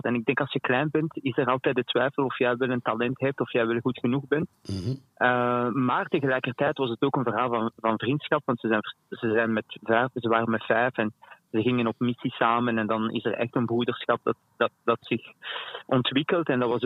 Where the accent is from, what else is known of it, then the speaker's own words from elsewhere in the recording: Vilvoorde, Flanders, Belgium; ik ben dus geboren en getogen in Vilvoorde. En wij keken vroeger alleen maar naar Franstalige televisie.